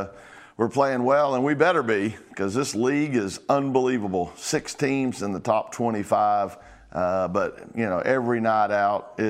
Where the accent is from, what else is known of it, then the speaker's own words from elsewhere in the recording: Dallas, Texas, United States; Hey, I grew up in Dallas, folks.